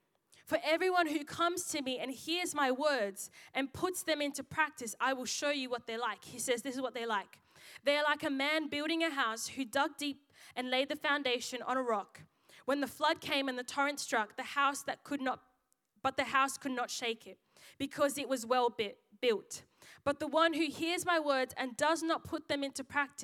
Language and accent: English; Zimbabwe; born there; I was born in Zimbabwe, so I claim Zim. I'm not Shona, but I claim Zim. But my dad, originally, we're from Congo.